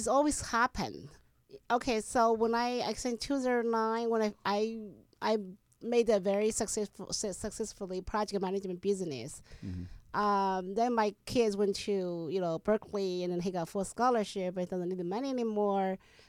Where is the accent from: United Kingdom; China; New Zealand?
China; moved away as an adult; now in United States; Well, I was born in China. Okay. And until I finished my college, I came to United States for my master's degree.